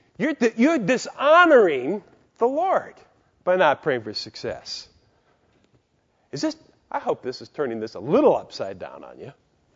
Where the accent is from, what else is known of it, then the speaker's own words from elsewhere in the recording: Albert Lea, Minnesota, United States; I mean, I'm from Albert Lea, Minnesota, and I was up there within the last year speaking